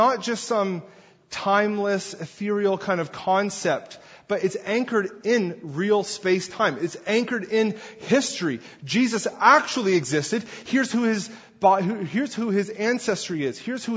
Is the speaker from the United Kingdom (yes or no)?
no; New Brunswick, Canada; moved away; My family and I went out east. I'm originally from New Brunswick. And so we spent some time out there, pretty much took all my vacation in one shot and enjoyed a good chunk of time on the East Coast.